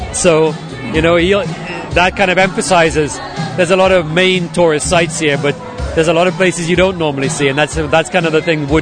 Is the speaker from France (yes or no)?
no; England, United Kingdom; now in Dominica; Originally, I'm from England, a long, long time ago. ago. But between Dominica and England, I lived in all sorts of different places. But now I'm in Dominica.